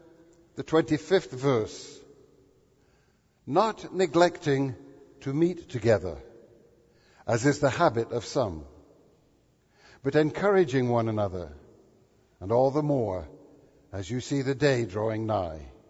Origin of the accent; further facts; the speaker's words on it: Maine, United States; And I reply, "I'm from Maine." To which many of them respond, "Ah, yes, I thought I detected an accent."